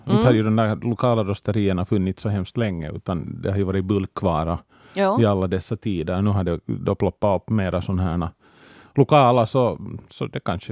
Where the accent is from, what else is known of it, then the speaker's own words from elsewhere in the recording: Sipoo, Uusimaa, Finland; jag går ju inte i små butiker här i Borgå eftersom jag kommer från Sibbo